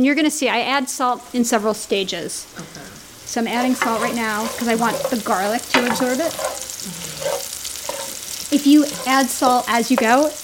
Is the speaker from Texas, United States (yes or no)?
no; Brooklyn, New York, United States; Definitely says I grew up in Brooklyn.